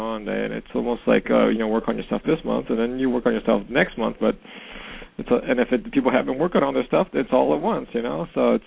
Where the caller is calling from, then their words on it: Edmonton, Alberta, Canada; I'm calling from Canada.